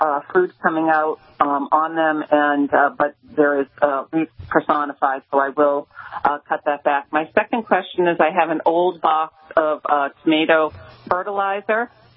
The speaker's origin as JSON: {"language": "English", "town": "Lowell", "region": "Massachusetts", "country": "United States", "tie": "born or raised there", "said": "I was giving a shout-out for the Lowell Folk Festival today down in my hometown of Lowell."}